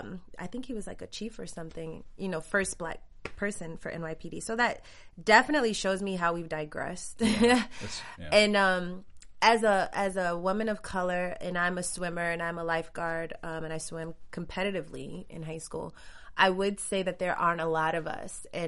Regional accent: New York, United States; because I'm a New Yorker

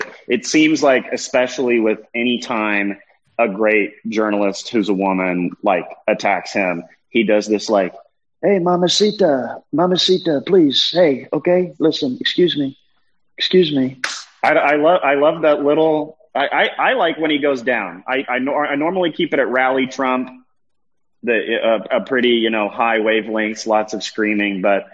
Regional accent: Nashville, Tennessee, United States; also born or lived in Oklahoma City; now in Los Angeles, United States; I'm from Nashville, Tennessee, and Oklahoma City, and I'm now based in Los Angeles. I've been in Los Angeles since about 2011

